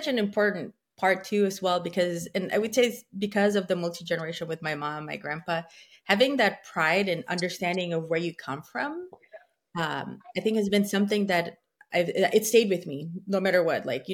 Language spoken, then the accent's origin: English; Reseda, California, United States; Yeah, it's interesting because when I was in the Valley, I grew up in San Fernando Valley in Reseda, and it was probably one of the few magnet schools that had, you know, engineering focus.